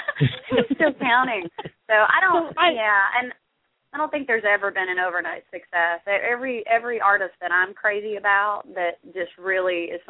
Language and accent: English; Texas, United States; I am a Texas girl forever and ever. Amen. Proud card-carrying.